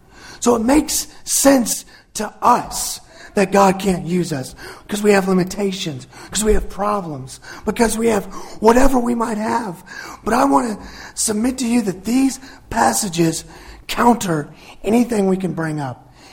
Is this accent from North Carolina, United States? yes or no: yes; Aberdeen, North Carolina, United States; born there; So I was born in North Carolina. Please don't hold that against me if you're going to hold it against me. I was born in North Carolina, lived in, y'all are going to like this, I bet. I lived in Aberdeen, North Carolina.